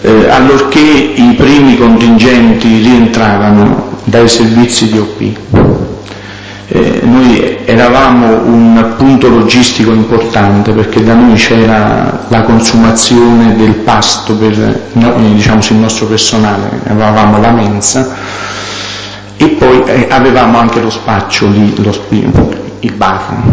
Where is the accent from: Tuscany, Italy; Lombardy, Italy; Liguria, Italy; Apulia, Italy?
Lombardy, Italy; Milan; born there; sono nato a Milano il 18 aprile del 1964